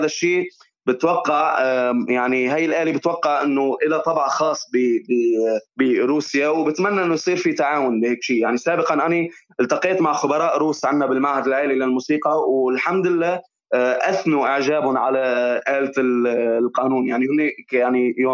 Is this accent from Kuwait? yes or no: no; Syria; نحكي عن صعوباتنا اللي عم تواجهنا نحن كشباب سوري